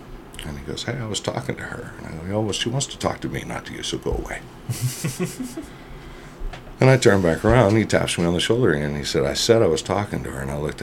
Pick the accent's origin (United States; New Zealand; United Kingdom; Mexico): United States; Duncanville, Texas; Well, I grew up in Duncanville, Texas, actually.